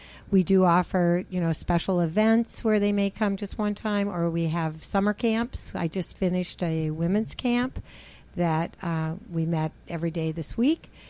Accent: Seattle, Washington, United States; No, I'm from Seattle.

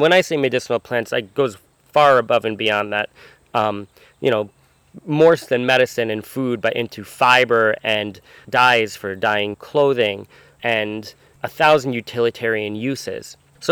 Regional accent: Hudson, New York, United States; I grew up in Hudson, New York.

